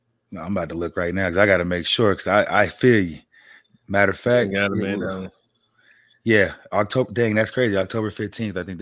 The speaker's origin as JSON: {"language": "English", "country": "United States", "said": "You know, we are American, so, you know, going to Miami, Jacksonville, whether it be, you know, LA or whatever, we're used to doing that."}